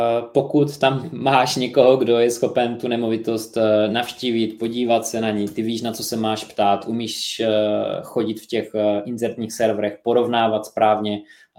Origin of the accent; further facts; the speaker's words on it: Moravia, Czechia; něco třeba na severní Moravě, odkud pocházím